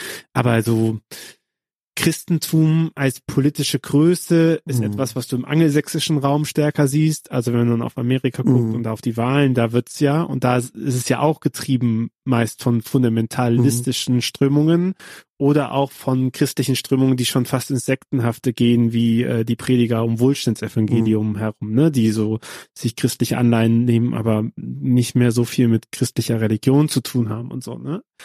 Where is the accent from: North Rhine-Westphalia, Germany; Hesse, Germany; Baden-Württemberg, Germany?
North Rhine-Westphalia, Germany; Bonn; Also in meiner Jugend und in meiner Heimatstadt Bonn so und da kam ich das her